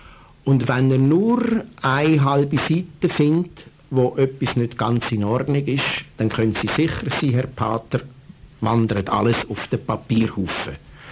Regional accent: Switzerland; da können wir einmal ein Zeichen setzen, wir als Schweizer.

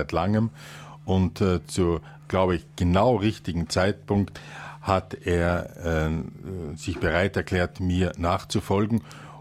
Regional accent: Lower Austria, Austria; also born or lived in Vienna / Salzburg; Ich bin ein Österreicher, geboren in Wien, aber in Niederösterreich aufgewachsen, dann aber durch einen Schicksalsschlag der Familie, mein Vater ist sehr früh gestorben, nach Salzburg gekommen

